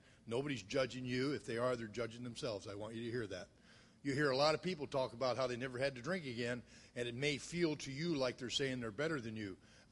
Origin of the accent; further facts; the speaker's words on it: Illinois, United States; I'm from Illinois. We just don't get married.